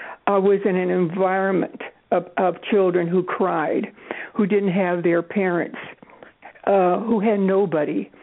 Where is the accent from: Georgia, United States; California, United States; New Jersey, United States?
California, United States; Los Angeles; moved away; also born or lived in New York State; Los Angeles, California.